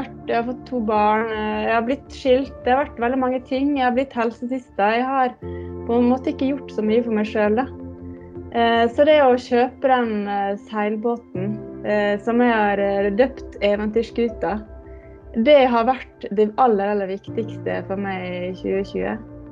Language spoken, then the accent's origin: Norwegian; Ålesund, Møre og Romsdal, Norway; Da jeg vokste opp i Ålesund, så drev jeg ikke med seiling